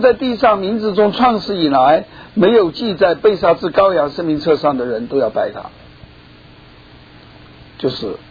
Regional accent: China; 我们从大陆来的

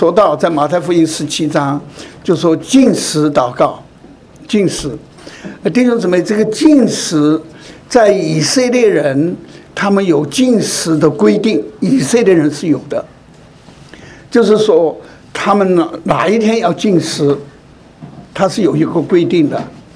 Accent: Guiyang, Guizhou, China; 我从小我就在贵阳长大。哦，我在贵阳读小学，好不好？啊，在后面读中学，所以我在贵阳很熟，

